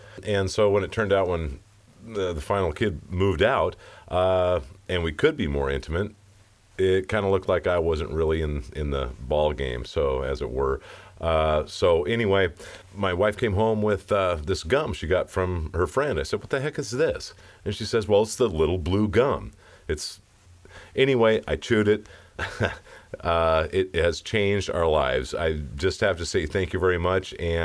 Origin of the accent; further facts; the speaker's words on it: Albuquerque, New Mexico, United States; I'm from Albuquerque.